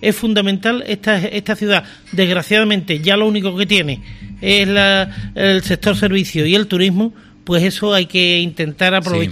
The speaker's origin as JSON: {"language": "Spanish", "town": "Jerez de la Frontera", "region": "Andalusia", "country": "Spain", "tie": "born or raised there", "said": "Y yo por encima de todo soy un enamorado de Jerez. Soy un enamorado de mi tierra y me gusta luchar por mi tierra."}